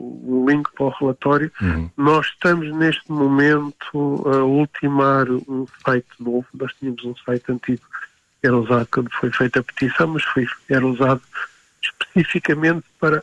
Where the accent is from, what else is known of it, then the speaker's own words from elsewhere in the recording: Portugal; somos 7 pessoas na direção, também somos portugueses